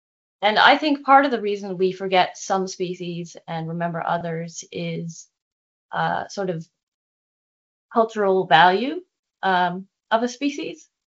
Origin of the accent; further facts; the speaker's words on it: Seattle, Washington, United States; And I'm from Seattle, and you can't see the night sky, which is a bummer from all the light pollution.